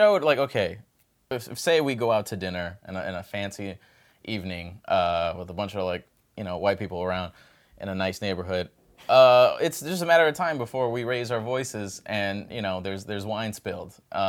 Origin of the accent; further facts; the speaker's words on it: Midwest, United States; I grew up in the Midwest.